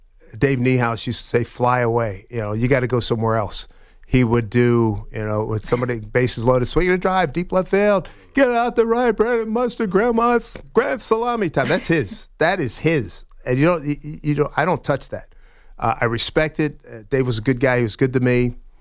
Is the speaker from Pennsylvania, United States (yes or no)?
yes; Philadelphia, Pennsylvania, United States; so, I grew up in Philly listening to a guy named Bill Campbell